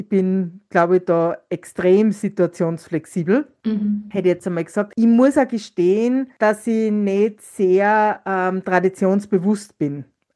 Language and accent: German; Salzburg, Austria; now in Styria, Austria; Ich komme ja aus Salzburg und da, wo ich herkomme, hat es traditionell jedes Jahr die Salzburger Würstelsuppen gegeben.